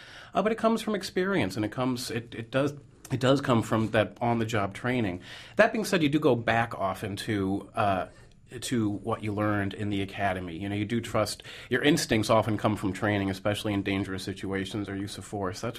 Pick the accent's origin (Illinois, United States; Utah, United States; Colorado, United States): Illinois, United States; Chicago; also born or lived in Boston; now in New York, United States; I grew up in Chicago, I lived in Boston, and now New York.